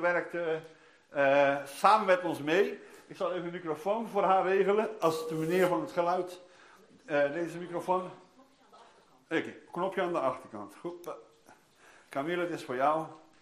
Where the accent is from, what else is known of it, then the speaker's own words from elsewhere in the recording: Vlaardingen, South Holland, Netherlands; born there; ik ben in 1969 geboren in Vlaardingen. En mijn ouders waren lid van deze gemeente